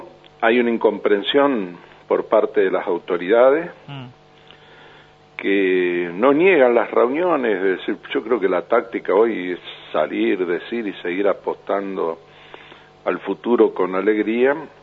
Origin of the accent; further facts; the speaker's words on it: Córdoba, Argentina; nosotros en Córdoba, usted sabe, yo soy de Córdoba